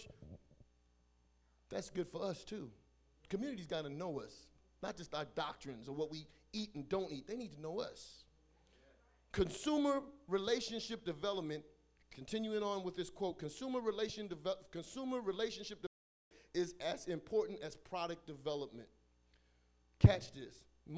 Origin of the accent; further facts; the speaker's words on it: New York, United States; I'm from New York, so I know Frank Perdue.